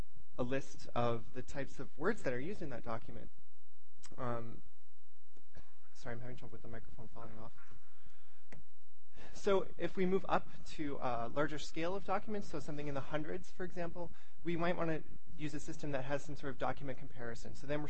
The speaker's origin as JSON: {"language": "English", "country": "Canada", "said": "I'm from Canada, and I don't really know very much about the U.S. court system either"}